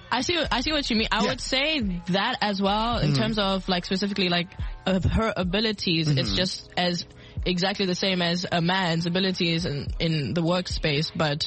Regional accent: South Africa; also born or lived in Ireland; my dad's English-Irish. I was born in Ireland, but I grew up in South Africa.

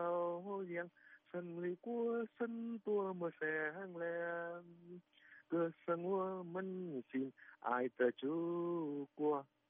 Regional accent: Guilin, Guangxi, China; tôi được nhân dân Trung Quốc đùm bọc nuôi dưỡng. Tôi học tập và lớn lên ở Quế Lâm, Trung Quốc. Những cái năm đó tôi 15, 16 tuổi

